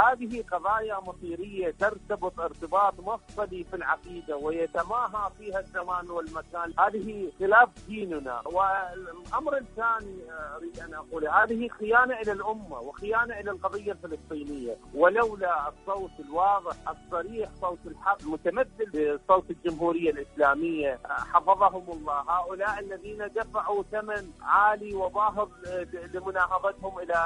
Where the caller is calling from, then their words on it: Iraq; من العراق